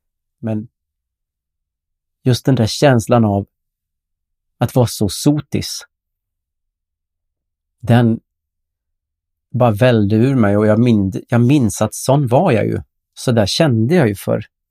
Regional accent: Blixbo, Sweden; sitter i soffan hemma i Blixbo där vi bodde, och det är julafton

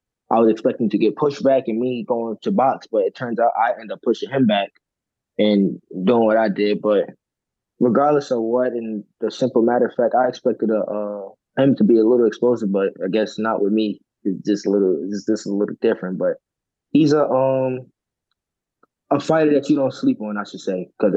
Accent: New Jersey, United States; Yes, I know I'm from Jersey. Yes, I know, like, okay … You know what I mean?

